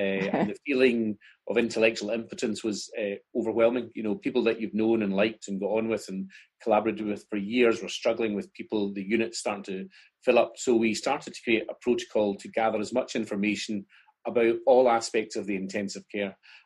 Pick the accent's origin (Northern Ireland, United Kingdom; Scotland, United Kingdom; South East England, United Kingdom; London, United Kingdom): Scotland, United Kingdom; and being Scottish, that's important to me